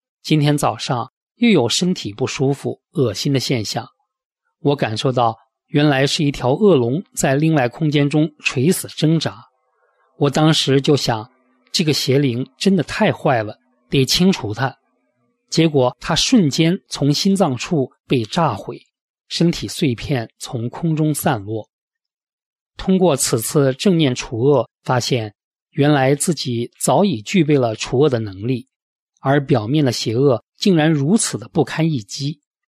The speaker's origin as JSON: {"language": "Chinese", "country": "China", "tie": "born or raised there", "said": "由于我从小在大陆长大，"}